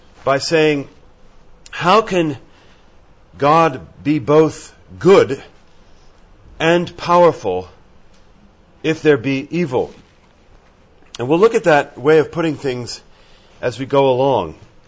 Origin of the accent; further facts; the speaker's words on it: France; When I was a young man, I grew up in France, as you know.